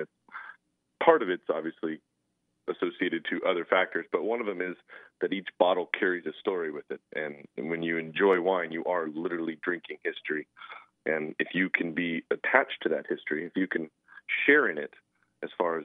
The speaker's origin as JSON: {"language": "English", "region": "California", "country": "United States", "tie": "born or raised there", "said": "I just said I'm pretty much born and raised in Napa Valley."}